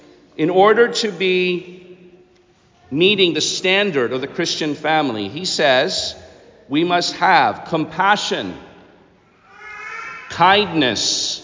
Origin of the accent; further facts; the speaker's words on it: Philippines; I know as a youngster, being Filipino, I had no idea you could not practice the faith.